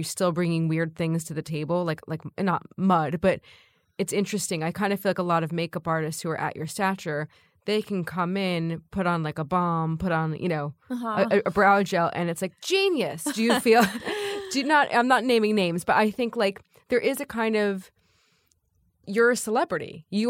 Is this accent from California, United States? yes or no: no; New Jersey, United States; I'm from New Jersey, and I can say we've got a lot of material for you, a lot of inspiration.